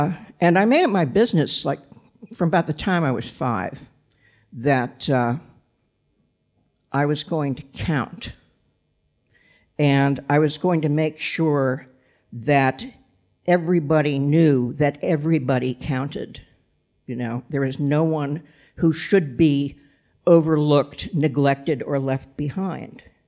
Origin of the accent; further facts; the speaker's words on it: Massachusetts, United States; also born or lived in Kansas City; I grew up in Massachusetts. When I came over here, I knew how to pronounce Worcester and Leicester. But I spent most of my adult life in the Kansas City area, which is why I sound like this.